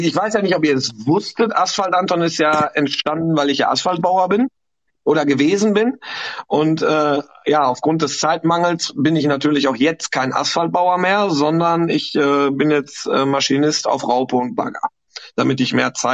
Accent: Winterberg, North Rhine-Westphalia, Germany; ich komme ja aus Winterberg, das ist ja kein Geheimnis.

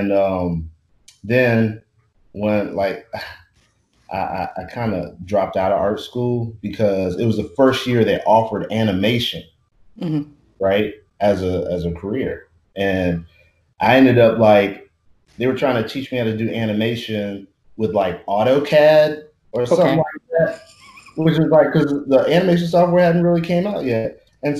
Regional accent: Marietta, Georgia, United States; And then, I grew up in Atlanta as well, out in Marietta, Cobb County.

